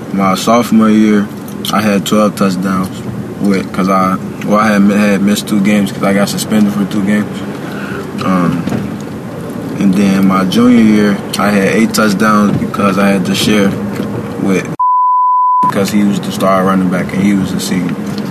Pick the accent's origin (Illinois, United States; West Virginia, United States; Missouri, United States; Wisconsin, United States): Illinois, United States; Chicago; I'm not from Evanston. I'm originally from Cabrini Green, if you know where that is.